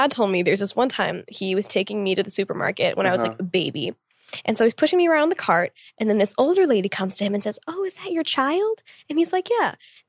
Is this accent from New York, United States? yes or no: no; Tulsa, Oklahoma, United States; But I mean, again, growing up in Tulsa, it was fun.